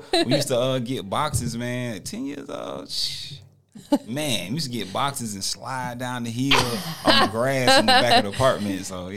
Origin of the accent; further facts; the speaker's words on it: Decatur, Georgia, United States; I grew up in Decatur.